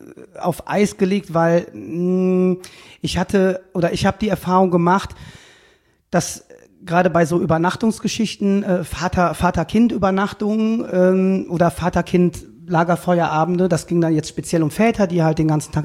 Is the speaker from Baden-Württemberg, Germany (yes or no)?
no; Cologne, North Rhine-Westphalia, Germany; ich bin aus Köln-Buchforst, also ich bin im Buchforst groß geworden und wir hatten eine kleine Wohnung, 75 Quadratmeter.